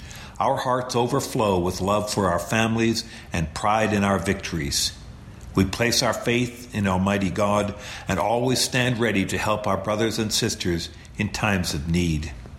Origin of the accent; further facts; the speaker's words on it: Odessa, Texas, United States; I was born and raised here in Odessa, and I'm honored to serve its people in the Texas House of Representatives.